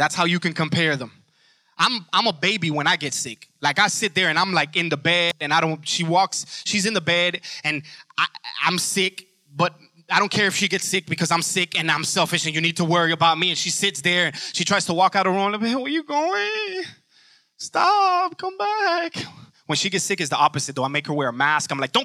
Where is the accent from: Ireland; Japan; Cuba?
Cuba; now in United States; I come from Cuba and I was fabricated there. And then I was brought in, you know, brought to something here in the United States of America. But for the most part, I was made in Cuba.